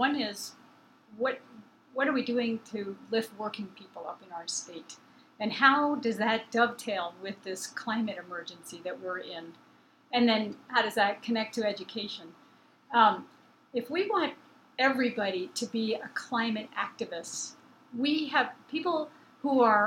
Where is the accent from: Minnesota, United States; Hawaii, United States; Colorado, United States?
Colorado, United States; Like, I grew up here in Colorado when Parachute was booming from oil shale.